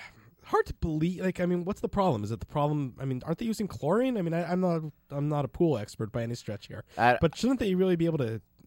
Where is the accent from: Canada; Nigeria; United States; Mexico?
Canada; obviously I'm from here, I'm Canadian